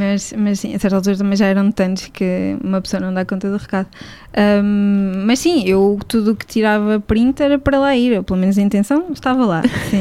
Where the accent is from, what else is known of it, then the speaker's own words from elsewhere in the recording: Aveiro, Centro, Portugal; now in Lisbon, Portugal; Sou de Aveiro